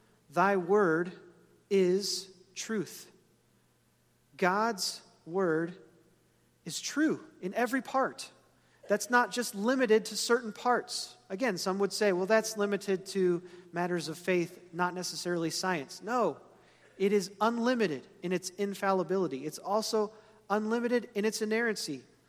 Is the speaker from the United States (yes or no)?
yes; Brownsville, Tennessee, United States; born there; I was born in Brownsville, Tennessee. Most of my dad's side of the family is from Tennessee